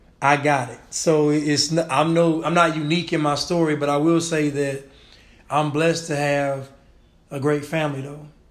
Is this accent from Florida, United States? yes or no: no; Sacramento, California, United States; Yeah, so I'm basically from Sacramento, California.